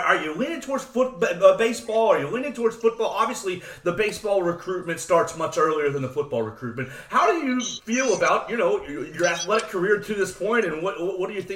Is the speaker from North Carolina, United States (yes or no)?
no; Chattanooga, Tennessee, United States; but I'm from Chattanooga, and I don't want to hurt your feelings, but I went to Macaulay.